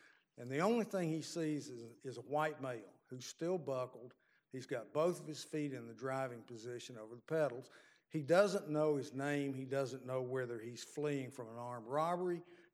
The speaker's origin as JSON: {"language": "English", "town": "Birmingham", "region": "Alabama", "country": "United States", "said": "I'm from Birmingham"}